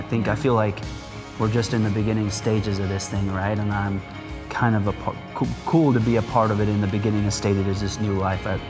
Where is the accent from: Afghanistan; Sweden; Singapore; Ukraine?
Afghanistan; And I'm a refugee from Afghanistan. I've lived the way those people live.